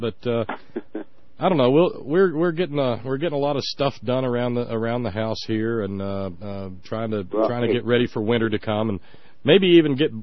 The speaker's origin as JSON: {"language": "English", "country": "United States", "said": "because, you know, I'm an American, and I've got freedom of the press, and I'm all kinds of free."}